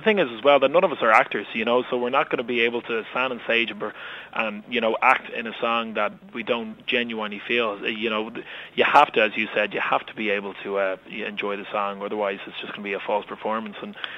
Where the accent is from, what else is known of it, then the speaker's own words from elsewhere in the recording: Ireland; just as an Irish person, you don't appreciate how big the show is